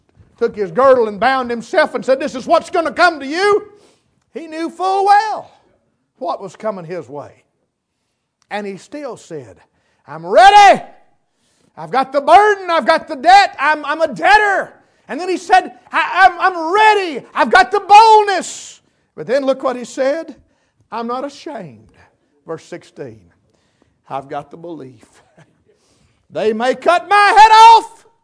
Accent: North Carolina, United States; I was raised here in West North Carolina. First I'd ever been, was just, to the beach and back. I had never been nowhere. Never been out of the country. Don't speak but one language

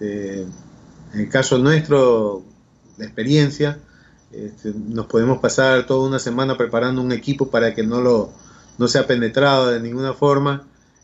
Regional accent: Ecuador; Bueno, como ecuatoriano, una de las primeras cosas que tenemos que hacer es proteger nuestra identidad digital.

